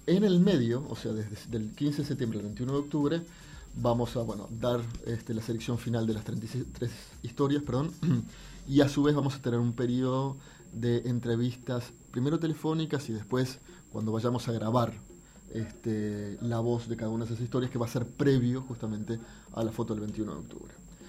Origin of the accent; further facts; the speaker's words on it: Uruguay; also born or lived in France / Venezuela / Argentina; Yo llego a Uruguay con 15 años, y cuando llego a Uruguay es cuando decido que soy uruguayo. O sea, si bien mis padres son uruguayos, yo nací en Francia, viví en Venezuela, viví en Argentina, en ese primer periodo, ¿no? En la década de los 80, 70 y 80